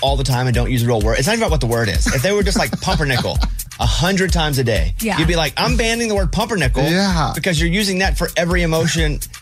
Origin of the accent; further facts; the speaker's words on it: Arkansas, United States; I'm from Arkansas and I don't know that one.